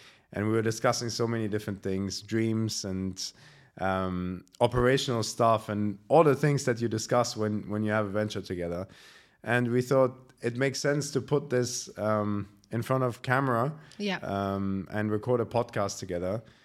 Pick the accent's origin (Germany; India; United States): Germany; moved away as an adult; also born or lived in United Kingdom; I grew up in Germany. I'm half German, half Syrian. I did my studies there. And then once I finished my A-levels, I moved to the UK.